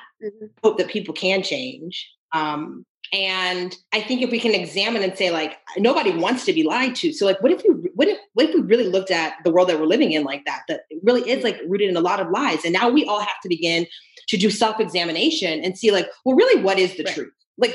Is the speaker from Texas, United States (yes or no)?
yes; Texas, United States; I grew up in Texas. It was not in my history books.